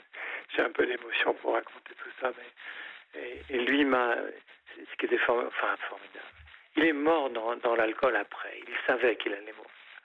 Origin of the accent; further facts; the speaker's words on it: Belgium; chez moi en Belgique.